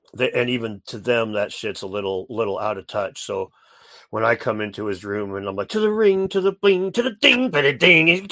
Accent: Illinois, United States; I grew up in the Midwest with like Southern Illinois

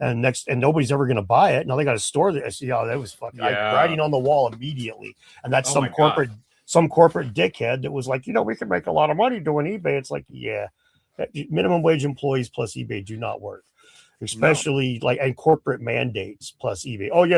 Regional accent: Spokane, Washington, United States; Who's from Spokane? I'm from Spokane.

